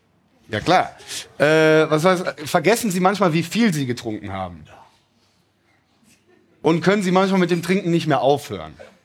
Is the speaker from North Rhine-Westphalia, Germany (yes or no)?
yes; Cologne, North Rhine-Westphalia, Germany; bin nach Hause nach Köln gezogen. Also wieder in meine Heimatstadt Köln gezogen.